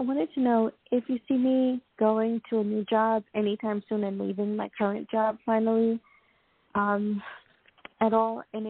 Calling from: New York, United States; I'm calling from New York.

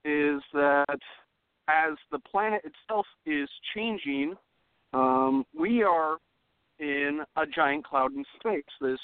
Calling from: Iowa, United States

